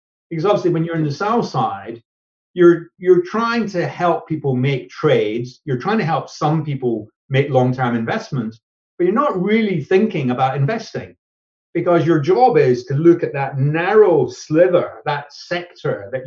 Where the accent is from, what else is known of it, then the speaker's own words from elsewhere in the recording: Scotland, United Kingdom; I learned that, although being Scottish, it wasn't, you know, I'd done my apprenticeship.